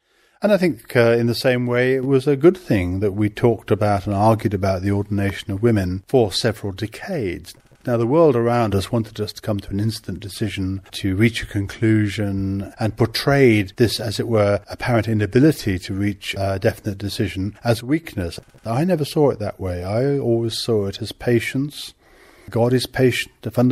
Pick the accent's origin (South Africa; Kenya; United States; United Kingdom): United Kingdom; England; But being English, I always felt I should probably go south for my first post.